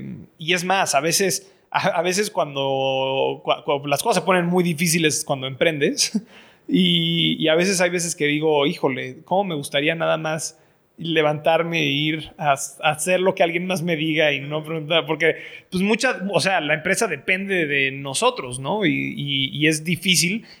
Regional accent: Mexico; soy mexicano, estoy educado en el extranjero

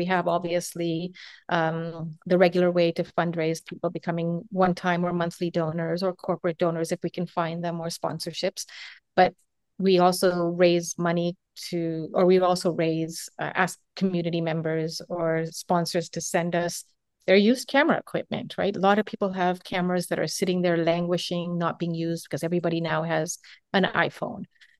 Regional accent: Uganda; now in Canada; even though I'm from Uganda, like on the other side of the world

